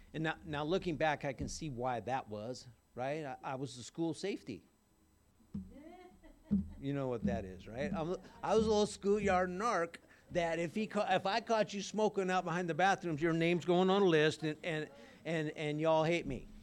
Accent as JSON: {"language": "English", "town": "Laguna Beach", "region": "California", "country": "United States", "tie": "born or raised there", "said": "So growing up in Laguna was a little different, right?"}